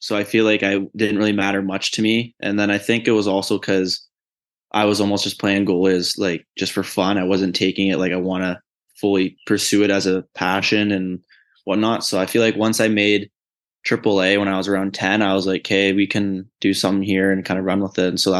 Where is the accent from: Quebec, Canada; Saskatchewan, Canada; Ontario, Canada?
Ontario, Canada; Oshawa; I got picked up by Oshawa, my hometown team, in the first round.